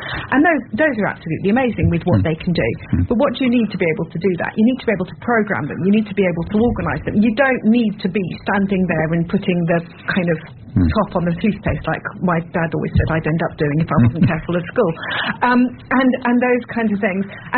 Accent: Dunkirk, Hauts-de-France, France; moved away; I came from Dunkirk, so, you know, that's Dunkirk, France, and that's very industrial.

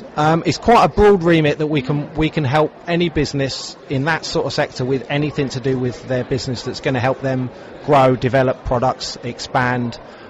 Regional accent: South East England, United Kingdom; given that we're in Kent and we're at Kent Showground, and I'm from Kent myself.

